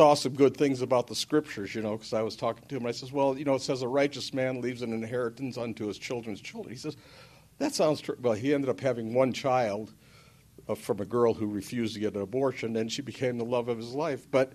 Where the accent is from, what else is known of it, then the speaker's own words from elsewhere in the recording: Michigan, United States; Well, I'm from Michigan, and you know we would never do anything rash to our governor or anybody else.